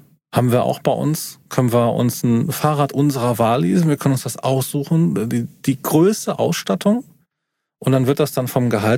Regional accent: Eifel, Germany; ich wohne ja in NRW, ich bin aus der Eifel, ne?

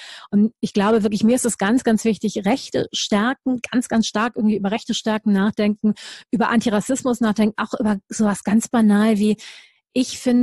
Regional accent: Düsseldorf, North Rhine-Westphalia, Germany; ich komme aus Düsseldorf

